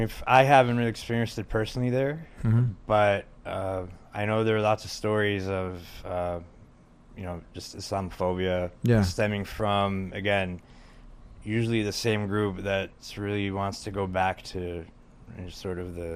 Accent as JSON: {"language": "English", "country": "Pakistan", "said": "my home country in Poland."}